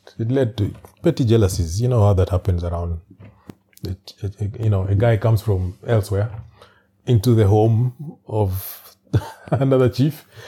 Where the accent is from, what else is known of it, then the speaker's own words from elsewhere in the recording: Northern Region, Uganda; I come from Uganda, basically the West Nile of Uganda, just borders the Congo and borders Sudan.